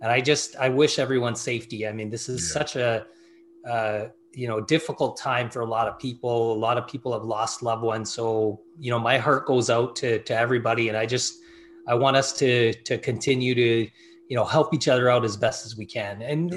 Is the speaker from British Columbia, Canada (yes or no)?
yes; Vancouver, British Columbia, Canada; born there; My mom is from Pakistan. And my parents came here in 1972 as refugees from Uganda. I was born in 1977 in Vancouver. And I'm the youngest of four siblings.